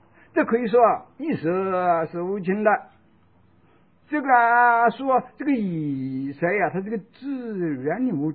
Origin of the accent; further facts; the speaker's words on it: China; 我们中国人哦，啊，一向啊都有这个重男轻女的观念啊